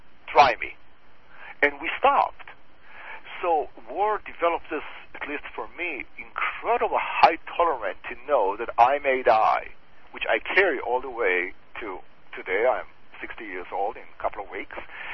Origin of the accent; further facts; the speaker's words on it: Israel; English is a second language; Living in the Middle East, growing up in Israel